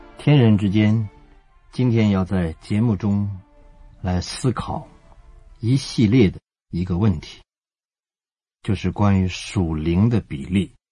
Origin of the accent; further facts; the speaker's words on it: China; 我们中国人常常讲患得患失